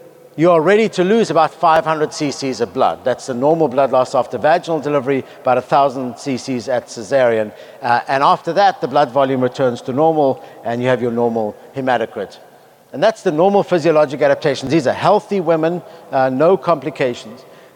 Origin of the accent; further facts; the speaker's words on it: Cape Town, Western Cape, South Africa; But I did find the South African flag, which is where I grew up in Cape Town, South Africa.